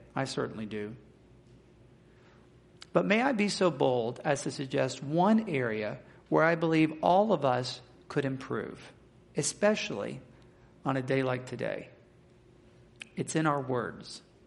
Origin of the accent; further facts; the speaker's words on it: Mississippi, United States; I grew up in Mississippi where we have lots of live oaks and water oaks